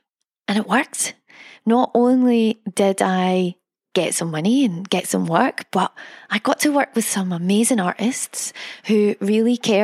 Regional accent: Scotland, United Kingdom; I'm Scottish. Telling stories is in my blood, like tea.

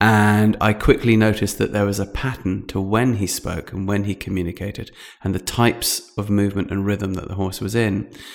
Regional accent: London, United Kingdom; my mum is South African, my dad is from Zimbabwe. And although I was born and raised in London, there was this constant flow through of cousins from Africa.

